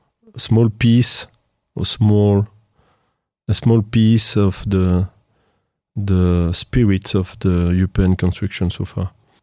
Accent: Belgium; I'm from Belgium.

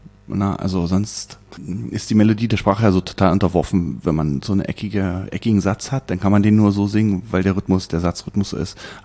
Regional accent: Cottbus, Brandenburg, Germany; now in Berlin, Germany; Cottbus, ja.

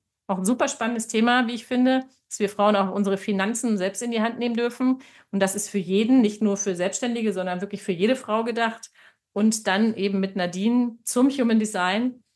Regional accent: Hanover, Lower Saxony, Germany; also born or lived in Nuremberg / United States; now in Munich, Germany; ich komme ja aus Hannover, bin in Nürnberg gelebt, in den USA gelebt

